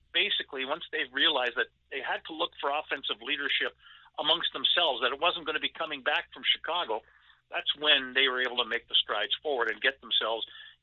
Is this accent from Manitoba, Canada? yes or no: yes; Winnipeg, Manitoba, Canada; you get to Winnipeg, and that's my hometown, by the way, so it was interesting to get there.